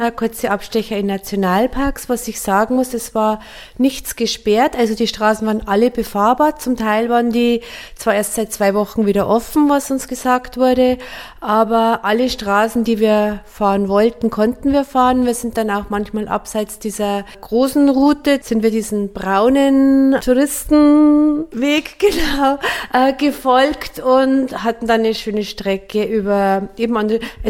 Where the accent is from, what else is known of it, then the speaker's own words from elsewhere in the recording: Simbach am Inn, Bavaria, Germany; in Simbach am Inn, also meiner Heimatstadt, eine große Überschwemmung, eine Flutkatastrophe hatten.